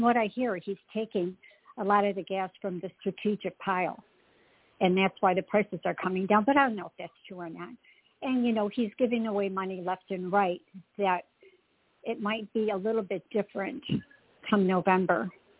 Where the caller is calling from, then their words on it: Buffalo, New York, United States; I'm calling from Buffalo, New York.